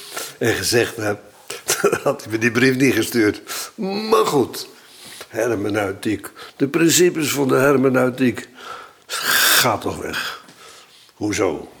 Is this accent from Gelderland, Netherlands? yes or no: no; Bodegraven, South Holland, Netherlands; in mijn jeugd Bodegraven, waar ik vandaan kom, uitdrukkelijk verdeeld was in twee categorieën. Je had misschien drie, maar eigenlijk maar twee, protestanten en Rooms-Katholieken.